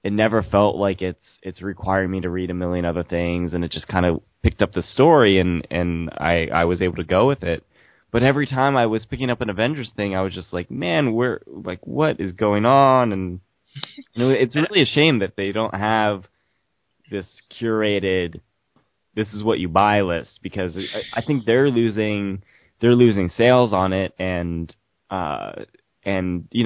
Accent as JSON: {"language": "English", "town": "Doylestown", "region": "Pennsylvania", "country": "United States", "tie": "born or raised there", "said": "I do know talking to talked with the guy who ran the comic book shop in Doylestown, my hometown"}